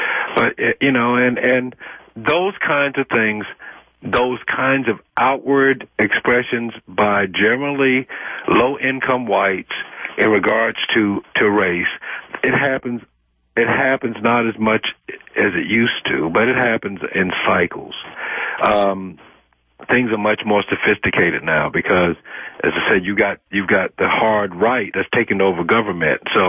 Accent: South Carolina, United States; also born or lived in Boston; I'm a native South Carolinian. Now, well, I was born in Boston, but my father's from here, and I've been here all my life.

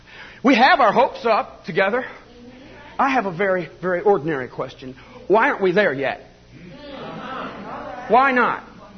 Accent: United States; I'm an American, I really do believe that everything on the shelves has no memory, no history, no past.

